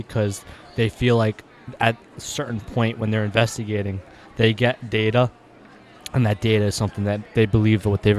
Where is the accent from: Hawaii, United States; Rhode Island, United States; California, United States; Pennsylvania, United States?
Rhode Island, United States; is I'm from Rhode Island.